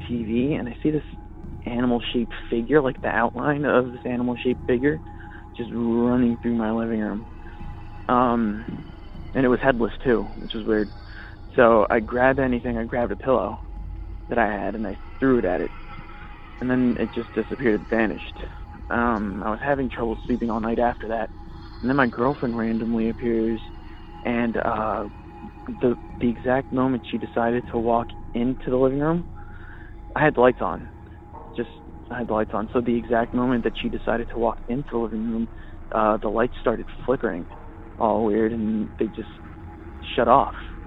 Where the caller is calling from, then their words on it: Redondo Beach, California, United States; I'm calling from Redondo Beach.